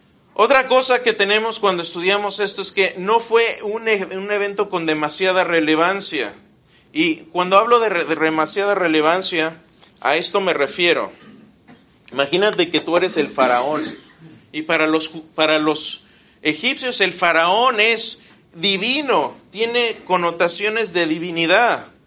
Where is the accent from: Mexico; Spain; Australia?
Mexico; Querétaro; Yo soy de Querétaro. ¿Alguien de Querétaro acá? ¿Alguno de mis paisanos?